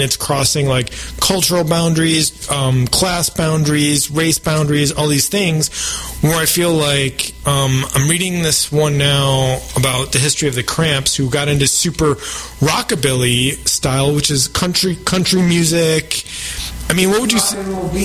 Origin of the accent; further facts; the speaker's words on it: New York, United States; I grew up in New York State.